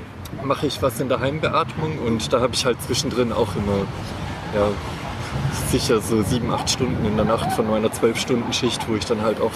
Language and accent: German; Baden-Württemberg, Germany; moved away as an adult; also born or lived in Palatinate; now in Mannheim, Germany; Ich komme eigentlich vom Bodensee, aber bin dann zu meinem Zivildienst 2001 in die Pfalz gezogen und seitdem ein bisschen rumgekommen und jetzt seit 2007 eigentlich in Mannheim ansässig.